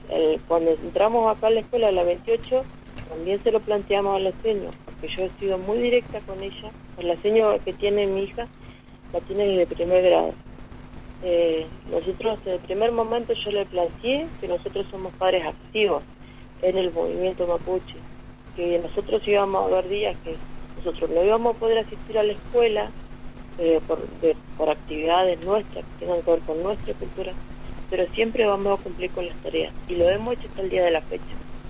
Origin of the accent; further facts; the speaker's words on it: Alto Río Senguer, Chubut, Argentina; now in Sarmiento, Argentina; Soy nacida y criada en Senger, y toda la gente conoce a mi familia, conoce a mi padre, mi madre, conoce nuestra comunidad y toda la historia de mi familia. Al venir acá a Sarmiento